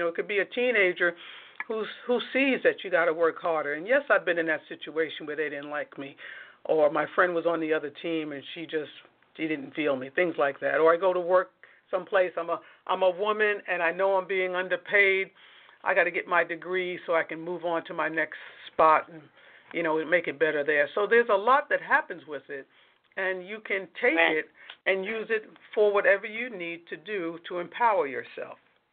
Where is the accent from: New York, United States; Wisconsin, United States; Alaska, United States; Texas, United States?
New York, United States; Queens; You know, I grew up in Queens, and it was always fun because my mother would take us on a trip to the city